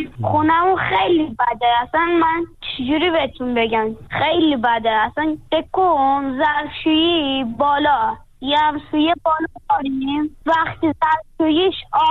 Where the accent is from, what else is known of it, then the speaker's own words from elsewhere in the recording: Afghanistan; born there; کلن تو افغانستان به دنیا اومدم، از 7 سالگی رفتم سری کار.